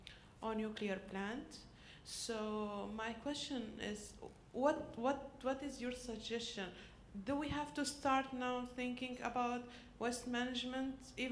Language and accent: English; United Arab Emirates; I came from United Arab Emirates.